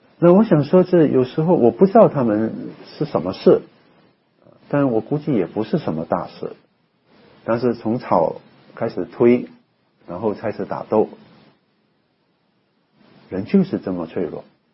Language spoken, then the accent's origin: Chinese; China; 但是作为一个中国人，我看了